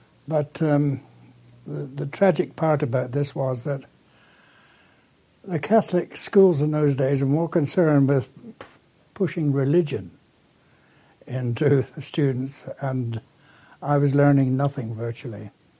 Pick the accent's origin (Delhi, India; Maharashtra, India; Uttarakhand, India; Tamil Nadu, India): Uttarakhand, India; Chaubatia; born there; I was born in Chaubatia in India.